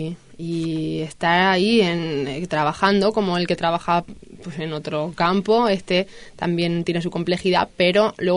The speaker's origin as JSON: {"language": "Spanish", "town": "Jaén", "region": "Andalusia", "country": "Spain", "lives_now": "Madrid, Spain", "said": "yo soy de Jaén y llegué aquí a Madrid hace 10 años"}